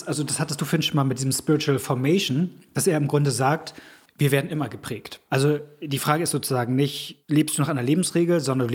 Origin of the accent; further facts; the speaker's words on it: Germany; Ich bin Deutscher.